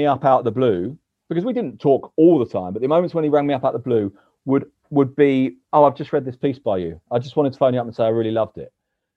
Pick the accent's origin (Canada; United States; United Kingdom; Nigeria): United Kingdom; London; I'm a Londoner